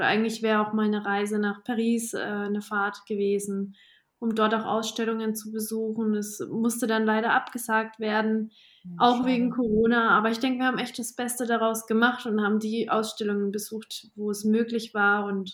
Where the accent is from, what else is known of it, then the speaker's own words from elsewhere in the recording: Coburg, Bavaria, Germany; Meine Familie, die macht das standortmäßig in Coburg, in meiner Heimatstadt, schon seit 1895